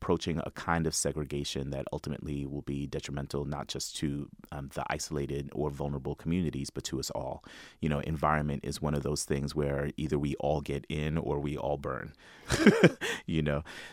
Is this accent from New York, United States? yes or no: yes; New York, United States; I'm the son of immigrants. I'm a first-generation American. I'm a father. I'm a New Yorker. I'm a California transplant.